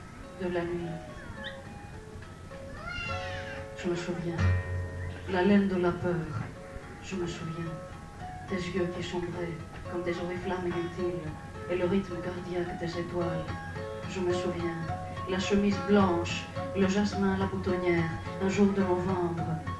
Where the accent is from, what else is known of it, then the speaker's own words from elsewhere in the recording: Piraeus, Attica, Greece; Moi personnellement, je viens du Pirée.